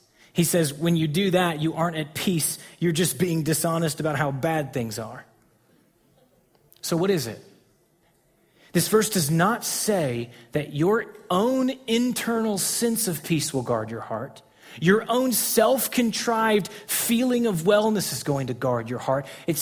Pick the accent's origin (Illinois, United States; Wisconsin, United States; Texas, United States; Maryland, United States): Texas, United States; And so I can remember even being a little kid living in Texas, growing up in Texas my entire life